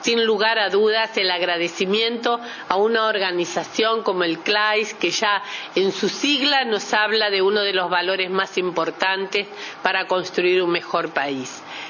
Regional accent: Uruguay; muchas gracias como uruguaya

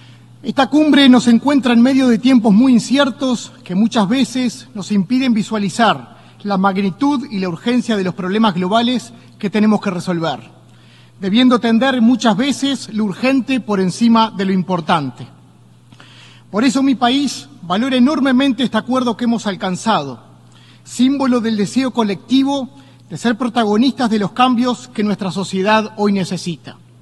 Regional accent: Uruguay; Uruguay llega a esta cumbre tras varios años de compromiso con la agenda que hoy acordamos. En mi país funciona desde 2021 una comisión bicameral de futuro en el Parlamento Nacional

